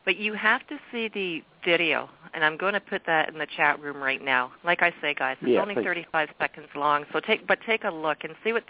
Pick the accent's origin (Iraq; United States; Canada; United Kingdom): Canada; I'm Canadian and you're British.